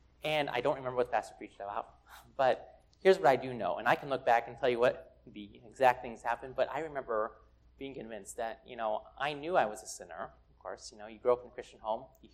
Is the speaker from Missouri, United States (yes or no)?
yes; Fort Leonard Wood, Missouri, United States; born there; My dad was in the military. So I am what's called an Army brat. That's the right term for that. I was born in Missouri, Fort Leonard Wood.